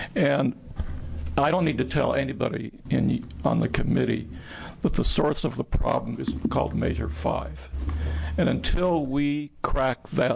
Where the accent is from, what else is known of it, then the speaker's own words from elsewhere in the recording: Forest Grove, Oregon, United States; I'm from Forest Grove.